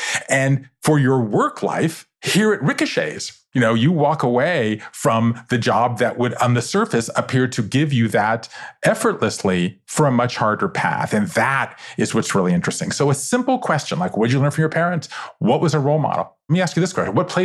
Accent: Savannah, Georgia, United States; I grew up in Savannah, Georgia, 5 generations of Jews in the South.

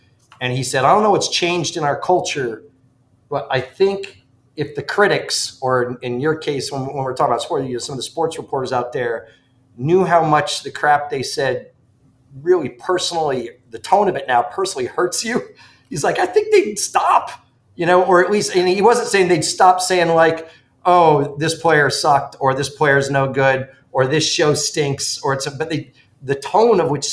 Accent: Ridgefield, Connecticut, United States; Yeah, I grew up in the mean streets of Ridgefield, Connecticut.

